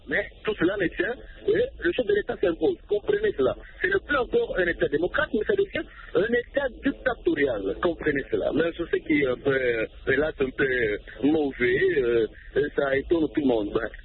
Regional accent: DR Congo; Et chez nous, en RDC, c'est la coutume.

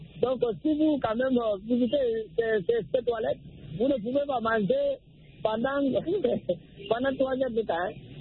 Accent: Guinea; now in Cameroon; ici, au Cameroun, contrairement à certains pays comme mon pays d'origine, la Guinée

